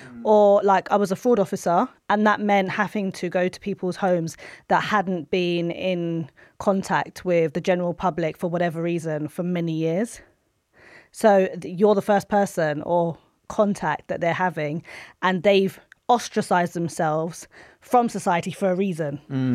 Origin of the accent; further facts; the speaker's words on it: Tottenham, London, United Kingdom; also born or lived in Barbados; my father was born in Barbados. I was born in Barbados. My mother was born in Pakistan. So I'm still like first gen. So when I moved to like Tottenham and I started growing up